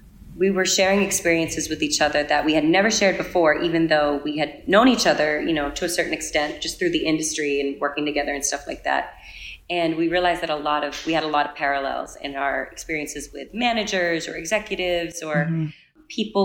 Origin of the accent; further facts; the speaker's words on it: New England, United States; I am from New England.